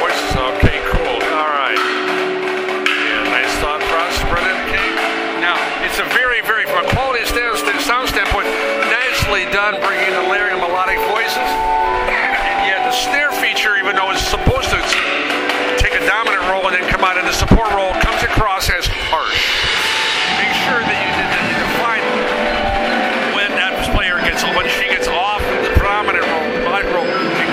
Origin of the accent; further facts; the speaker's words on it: Estes Park, Colorado, United States; I'm from Estes Park, Colorado.